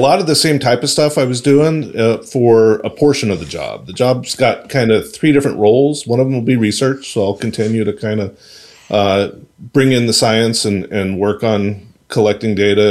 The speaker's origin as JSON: {"language": "English", "region": "Colorado", "country": "United States", "tie": "born or raised there", "also_born_or_lived": "Reno, United States", "said": "I grew up in Colorado and went to high school in Reno."}